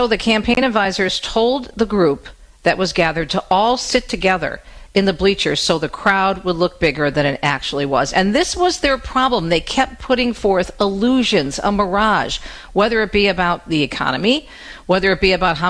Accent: Michigan, United States; election eve in my hometown area, southeastern Michigan.

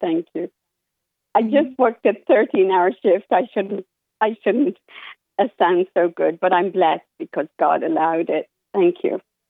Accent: Ireland; I'm from Ireland.

